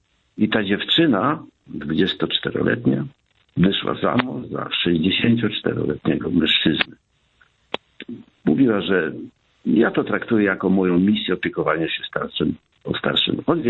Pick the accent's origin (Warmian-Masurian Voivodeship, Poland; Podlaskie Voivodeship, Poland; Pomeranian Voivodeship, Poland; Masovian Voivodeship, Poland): Pomeranian Voivodeship, Poland; nade wszystko jako Kaszubi, którzy zawsze ten obraz zawsze mają w swoich oczach